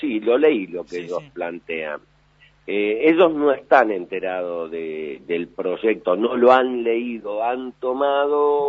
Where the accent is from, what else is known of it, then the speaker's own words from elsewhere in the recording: San Martín, Buenos Aires Province, Argentina; No, yo soy de San Martín.